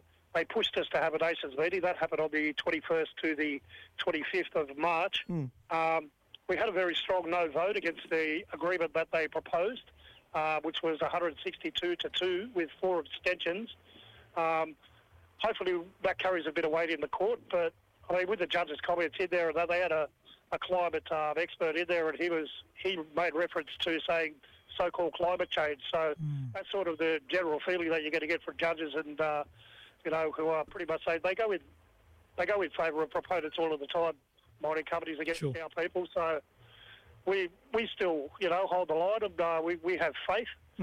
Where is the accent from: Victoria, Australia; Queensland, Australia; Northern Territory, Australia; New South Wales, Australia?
New South Wales, Australia; Collarenebri; born there; So I'm a Goomeroi follower of that. I'm in our country. I was born in Collarinnabri. My family stretches all through there through different clan groups, Gidigadu, Birriger, Calvin, Goodigal.